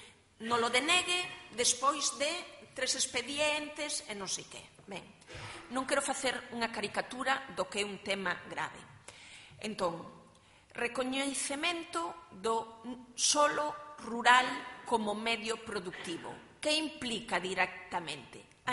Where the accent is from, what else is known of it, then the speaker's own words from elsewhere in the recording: Galicia, Spain; Vivamos como galegos.